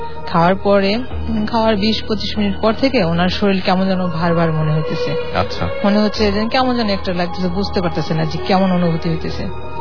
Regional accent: Madaripur, Dhaka Division, Bangladesh; আমার গ্রামের বাড়ি মাদারীপুরে।

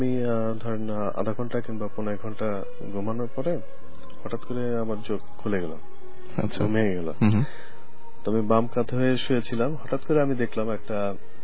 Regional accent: Mymensingh, Mymensingh Division, Bangladesh; born there; আমি এর আগে 5 বছর আগে আমি যেখানে থাকতাম ময়মনসিংহে আমার জন্মস্থান

